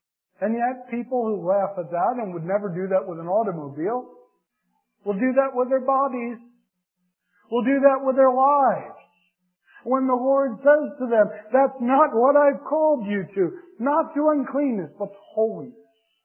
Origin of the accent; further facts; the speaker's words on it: Pennsylvania, United States; or Philadelphia. I had to slip that in on behalf of my home state.